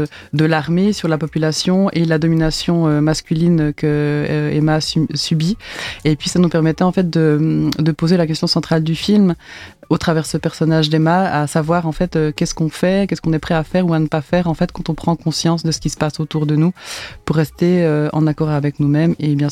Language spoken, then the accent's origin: French; La Chaux-de-Fonds, Neuchâtel, Switzerland; moi je suis suisse, j'ai grandi à La Chaux-de-Fonds, non loin d'une frontière